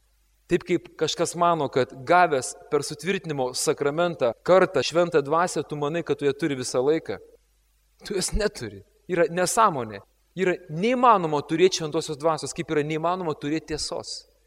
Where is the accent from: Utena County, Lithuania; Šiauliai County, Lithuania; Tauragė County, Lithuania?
Šiauliai County, Lithuania; Šiauliai; Kalbu apie šiauliečius, nes aš pats esu šiaulietis.